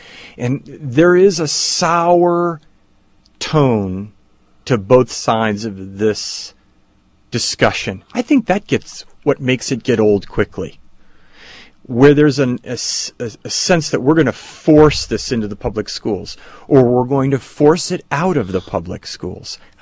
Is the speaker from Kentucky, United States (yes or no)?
no; Northfield, Illinois, United States; Grew up in the north suburbs of Chicago, Northfield. Went to Neutra High School.